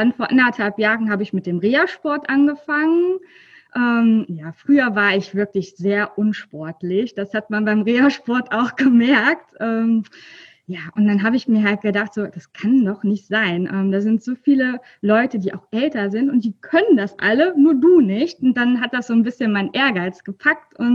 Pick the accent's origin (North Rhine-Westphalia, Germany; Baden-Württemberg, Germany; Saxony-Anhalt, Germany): North Rhine-Westphalia, Germany; ich komme aus der Nähe von Köln. Die Bibliothek liegt auch in Bergheim, hier wohne ich auch